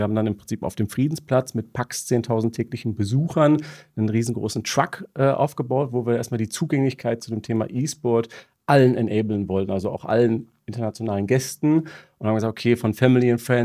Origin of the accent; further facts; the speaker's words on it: North Rhine-Westphalia, Germany; now in Berlin, Germany; Straight out of Ruhrpott.